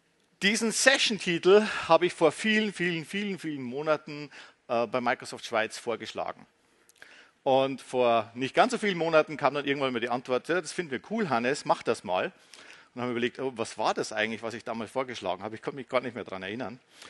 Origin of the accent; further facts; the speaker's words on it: Austria; Ich bin Österreicher.